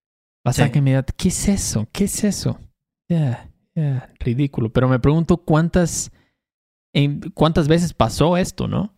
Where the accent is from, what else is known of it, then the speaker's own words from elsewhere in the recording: Mexico City, Mexico; Somos chilangos.